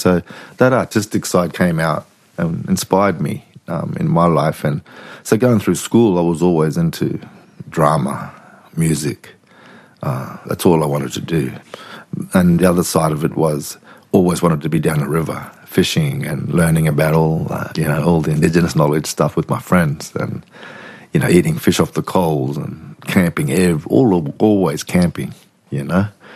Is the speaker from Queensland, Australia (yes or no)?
yes; Kuranda, Queensland, Australia; Very active when I was growing up in Kuranda.